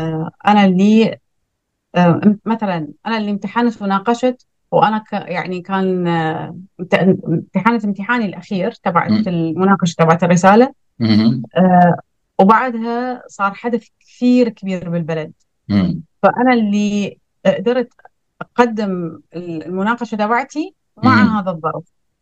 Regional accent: Iraq; أنا عراقية مولودة بالعراق، عشت بالعراق لغاية سن الجامعة.

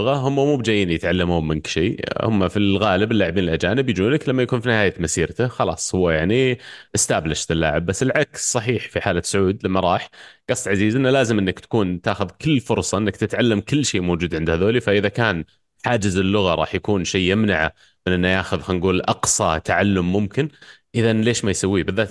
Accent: Saudi Arabia; لانه يعني مو بشيء نمتاز فيه احنا كلاعبين سعوديين الدفاع.

